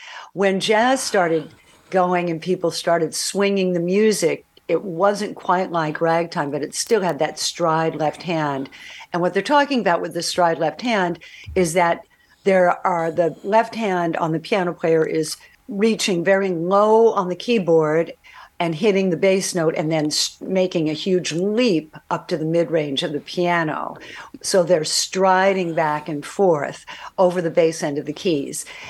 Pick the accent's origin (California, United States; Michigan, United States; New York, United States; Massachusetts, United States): California, United States; born there; folks grew up in Illinois, and so there's some Midwest connection there. And then they moved to California. I was born in California.